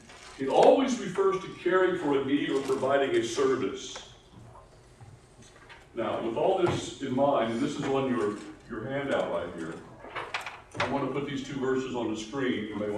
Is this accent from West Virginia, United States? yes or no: yes; West Virginia, United States; also born or lived in North Carolina; now in Texas, United States; years before the people in North Carolina thought of me as one of them instead of an outsider, because I came from West Virginia.